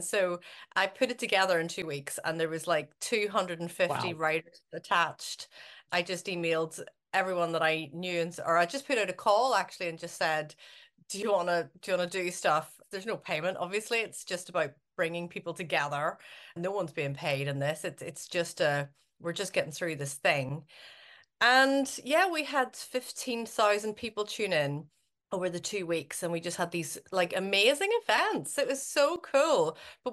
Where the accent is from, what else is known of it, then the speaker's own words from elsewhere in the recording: Northern Ireland, United Kingdom; now in Glasgow, United Kingdom; I currently live in Glasgow, as you said, but I'm from Northern Ireland originally, but I've lived away for about 20 years. I live just beside a river here in Scotland and just outside the city of Glasgow.